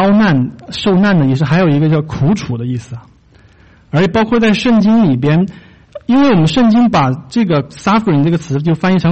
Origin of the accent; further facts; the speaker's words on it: Beijing, China; 因为我从北京来，